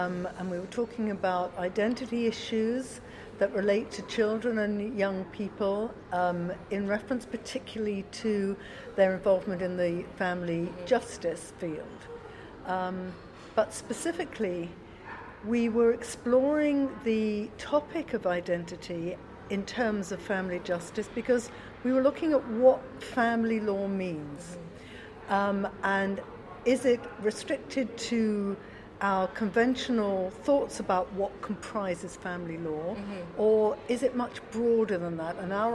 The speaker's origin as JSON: {"language": "English", "country": "United Kingdom", "said": "from the UK."}